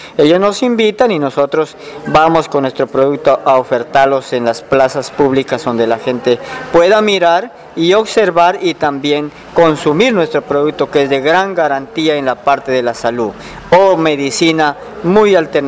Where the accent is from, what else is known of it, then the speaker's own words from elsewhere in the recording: Putumayo, Colombia; Sí, soy desplazado. Salimos del lado del Picudo. Teníamos nuestra tierrita para ese lado. Ya teníamos, pues ese era el futuro de nosotros para trabajar, pero lastimosamente la guerra no nos ha dejado progresar y estamos luchando para progresar aquí en el municipio de Puerto Caicedo